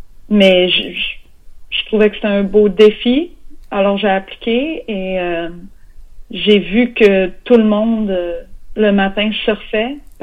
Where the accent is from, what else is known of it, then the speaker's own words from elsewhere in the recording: Quebec, Canada; moved away as an adult; now in United States; Je suis québécoise et j'ai déménagé aux États-Unis il y a 9 ans. Et j'ai 27 ans.